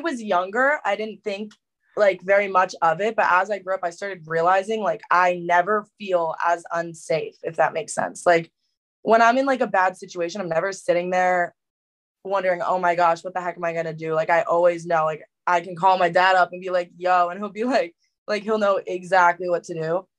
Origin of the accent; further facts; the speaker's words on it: New Jersey, United States; accent: Jersey accent; I am from Jersey.